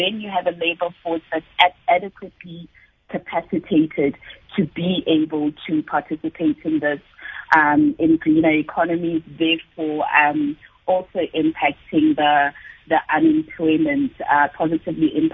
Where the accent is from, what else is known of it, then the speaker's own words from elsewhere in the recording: Emalahleni, Mpumalanga, South Africa; The example I always give is that I'm from Emalahleni, and the way our whole ecosystem is designed in Emalahleni